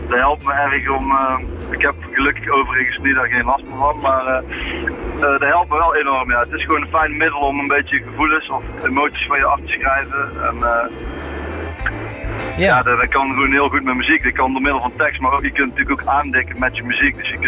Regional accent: North Brabant, Netherlands; de warmte die wij als Brabanders met elkaar hebben

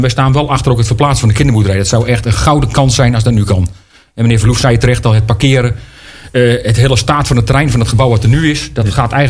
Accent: East Netherlands, Netherlands; Daarvoor moet je naar de Veluwe of nog verder naar het oosten, waar ik vandaan kom.

